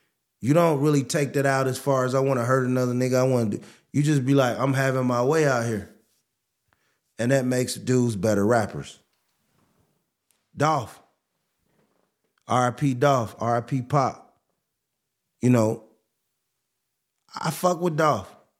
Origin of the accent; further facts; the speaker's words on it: Midwest, United States; You know, like I said, I'm from the Midwest. I'm still old school.